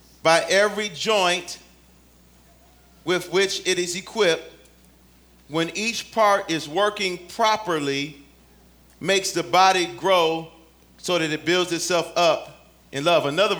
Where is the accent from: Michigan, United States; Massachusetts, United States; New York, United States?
Michigan, United States; Detroit; I'm from Detroit.